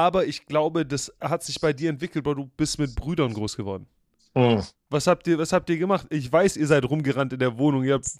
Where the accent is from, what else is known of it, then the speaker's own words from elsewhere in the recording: Baden-Württemberg, Germany; Wir hatten Heißluftballons, die bei uns übers Dorf geflogen sind, in Suburbs von Stuttgart. Und wir als Kinder in der Straße